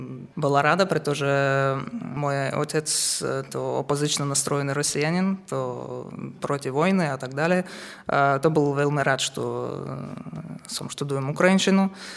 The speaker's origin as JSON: {"language": "Slovak", "country": "Russia", "first_language": "Russian", "second_language": "Slovak", "said": "Som z Ruska."}